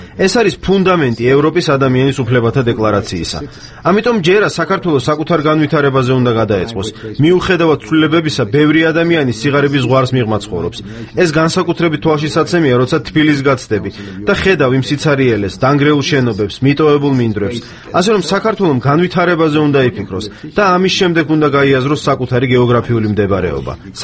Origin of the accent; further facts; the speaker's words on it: Sweden; მე თავად შვედეთიდან ვარ და შვედეთი წლებია ევროკავშირის წევრია.